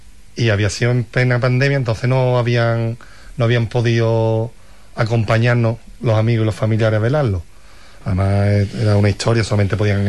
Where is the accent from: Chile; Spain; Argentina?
Spain; Cádiz, Andalusia; now in Seville, Spain; No, vivo en Sevilla. Yo soy de Cádiz, pero todavía ahora vivo en Sevilla.